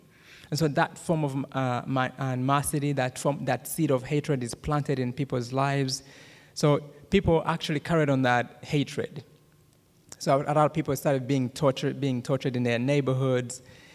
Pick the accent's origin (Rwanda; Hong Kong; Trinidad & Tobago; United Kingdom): Rwanda; accent: Rwandan; English is a second language; now in United States; So my Rwandan accent, even if I wanted to get rid of it, there's no way I would be able to get rid of the accent.